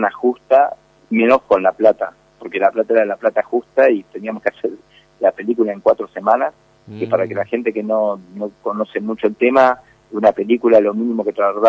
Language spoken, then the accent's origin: Spanish; Moreno, Argentina; Como que yo soy de pueblo, soy de Moreno